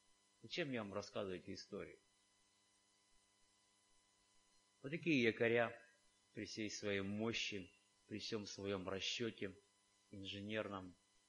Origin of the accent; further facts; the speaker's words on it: Novorossiysk, Krasnodar Krai, Russia; also born or lived in Siberia; Я люблю свой город, мне нравится Новороссийск. Я родился и вырос в Новороссийске. Даже когда я был, жил в Сибири, я тосковал.